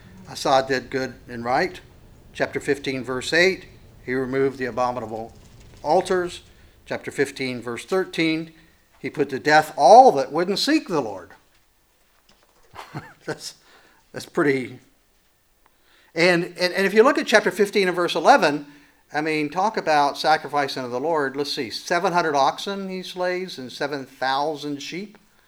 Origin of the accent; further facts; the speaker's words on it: West Virginia, United States; I mean, I'm from West Virginia. So what does that tell you?